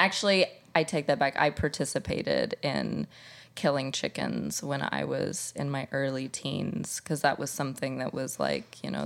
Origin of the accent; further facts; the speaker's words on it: Indiana, United States; So I am from Indiana. A tiny cornfield in the Midwest. I definitely grew up eating the standard meat and potatoes diet